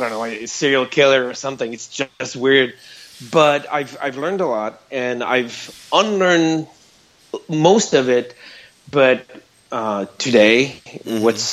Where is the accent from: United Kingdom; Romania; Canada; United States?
Canada; Montreal, Quebec; And I'm French-Canadian. I'm from Montreal, so I could have either choose the American market or the European market.